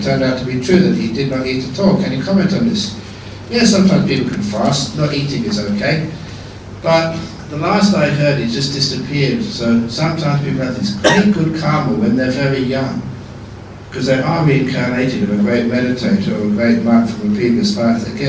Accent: London, United Kingdom; Look, I came from the West, London. It's not a paradise. It's freezing cold.

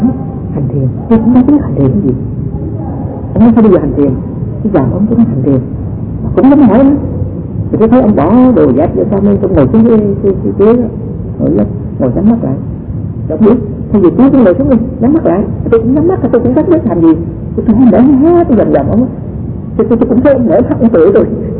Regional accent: Myanmar; Tôi sinh trưởng ở vùng Miến Điện nhưng lại được giáo dục ở trong cái một cái trường học mà theo cái truyền thống Tây phương.

